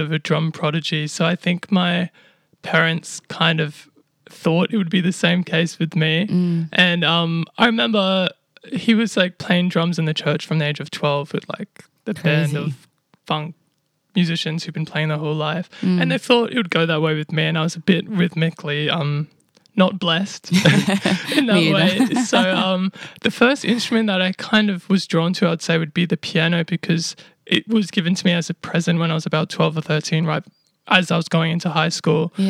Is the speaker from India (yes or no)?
no; Gold Coast, Queensland, Australia; I'm a 25-year-old singer-songwriter who's been born and raised on the Gold Coast, actually. I was just born down in Southport, so super local.